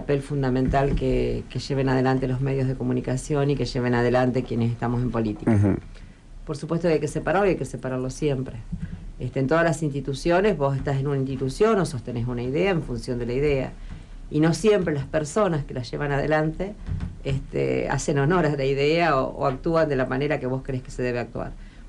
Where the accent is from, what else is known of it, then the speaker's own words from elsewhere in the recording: Argentina; es de alguna manera reflejar un poco cómo somos los argentinos y cómo nos expresamos